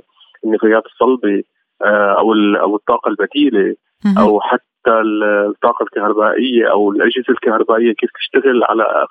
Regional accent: Syria; نحن كشعب سوري

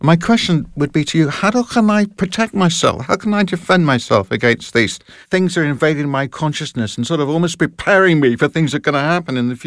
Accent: London, United Kingdom; I was brought up in London in the 1960s and the 70s, and I went to art school

